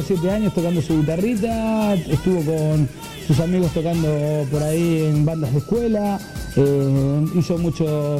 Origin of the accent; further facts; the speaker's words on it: Argentina; era muy difícil conseguirlos en mi país, no como aquí que los tienen más cerquitas. En Argentina, hace 10 años atrás